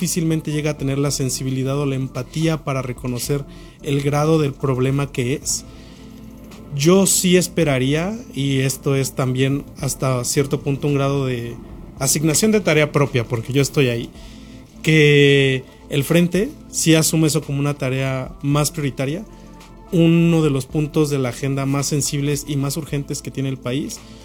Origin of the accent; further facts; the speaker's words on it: Morelia, Michoacán, Mexico; Yo crecí en Morelia